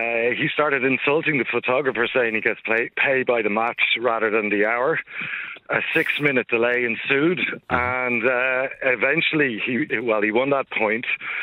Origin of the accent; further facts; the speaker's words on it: Galway, Connacht, Ireland; born there; My mother was from Galway and I was born in Galway